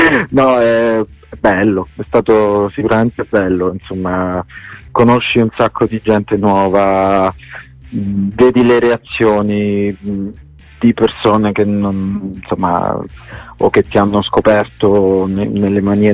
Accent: Naples, Campania, Italy; now in Bologna, Italy; insomma io sono di Napoli

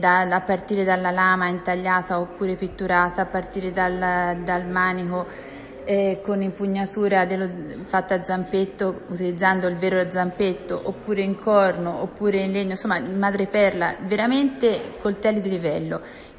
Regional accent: Scarperia, Tuscany, Italy; sono proprio di Scarperia, quindi le ho viste tutte le mostre

